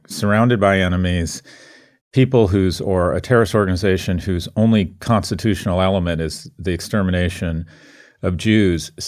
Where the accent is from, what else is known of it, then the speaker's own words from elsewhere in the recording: Los Angeles, California, United States; I grew up in West Los Angeles, my mother is Jewish